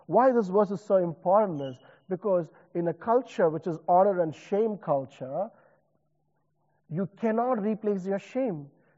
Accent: India; I remember growing up in India, the challenges that we have faced as a society. Growing up in a family where my dad is a businessman.

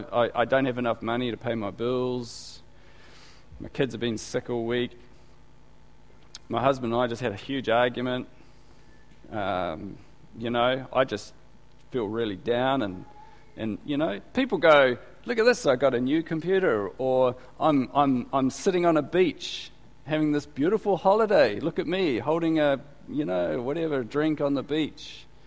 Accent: Gisborne, New Zealand; I'm from Gisborne. You know, famous place, Gisborne.

